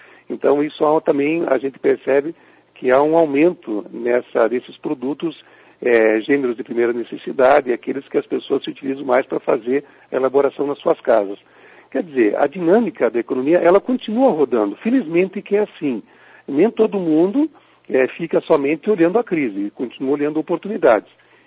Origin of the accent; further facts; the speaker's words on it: Brazil; Mas isso é algo que a gente, como brasileiro, já está habituado a conviver.